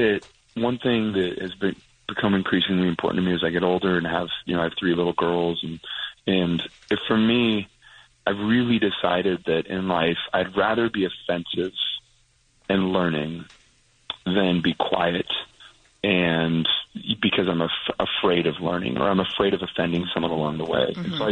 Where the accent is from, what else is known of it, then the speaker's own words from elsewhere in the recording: Las Vegas, Nevada, United States; And I was raised, so I was raised in Las Vegas. That's my hometown, but I did go to school in Utah, BYU